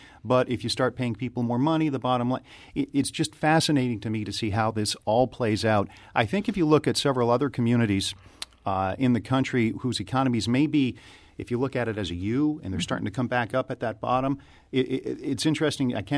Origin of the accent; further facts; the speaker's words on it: United States; I grew up on the Quebec border. That's the way we would say it up there. Down here, it might be something different.